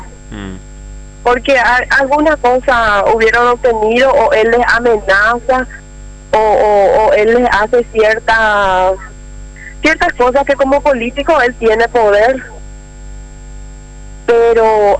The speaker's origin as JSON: {"language": "Spanish", "town": "Minga Guazú", "region": "Alto Paraná", "country": "Paraguay", "said": "Sí, yo soy del Alto Paraná, de Mingaguazú específicamente."}